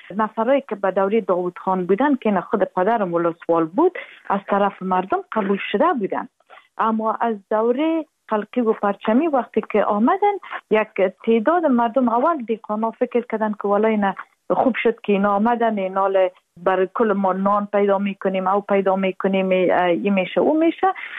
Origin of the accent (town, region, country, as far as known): Afghanistan